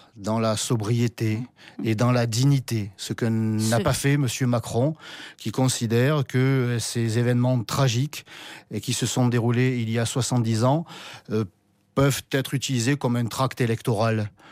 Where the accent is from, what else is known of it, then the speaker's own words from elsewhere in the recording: France; parce que nous sommes français, nous sommes européens